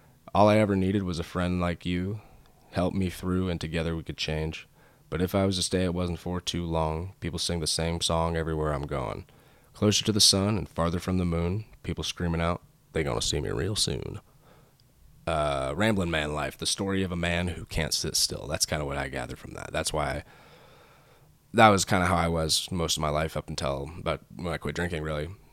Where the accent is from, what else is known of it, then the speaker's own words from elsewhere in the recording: California, United States; L.A., I'm not from LA, by the way. I am from Northern California.